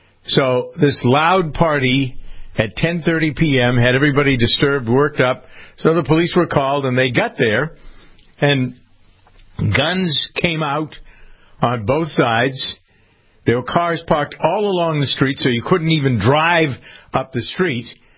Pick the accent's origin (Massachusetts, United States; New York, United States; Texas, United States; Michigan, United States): Massachusetts, United States; Framingham; There was an incident in my hometown of Framingham over this past weekend